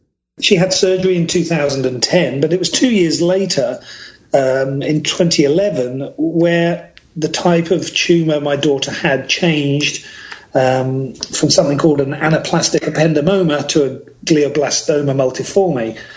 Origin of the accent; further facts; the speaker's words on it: United Kingdom; born and raised in the United Kingdom with a father and grandfather who were both horticulturists, grew up living on a nursery